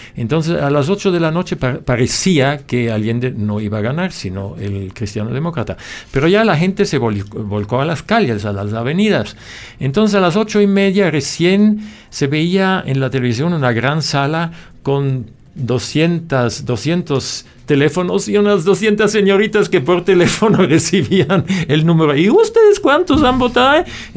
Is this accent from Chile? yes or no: yes; Chile; moved away; Entonces yo salí de Chile ya a principios del 73 y estaba en Alemania